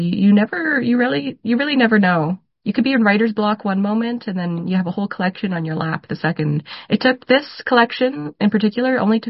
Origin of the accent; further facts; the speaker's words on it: Sainte-Anne-de-Bellevue, Quebec, Canada; my hometown of St. Anne de Bellevue in the West Island of Montreal